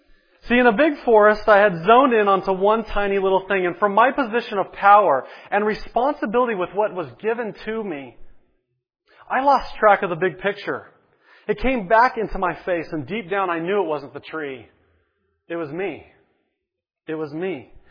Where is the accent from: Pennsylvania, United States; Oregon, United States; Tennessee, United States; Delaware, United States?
Oregon, United States; I grew up in Oregon. And so as … in Oregon, our backyard was right next to just miles of thick forest.